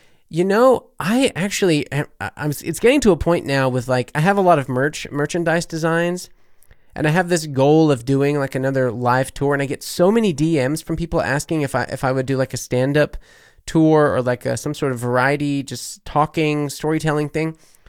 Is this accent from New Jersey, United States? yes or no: no; New Orleans, Louisiana, United States; I'm from New Orleans. I'm not German, but I do have a keen ear for the German stereotypes.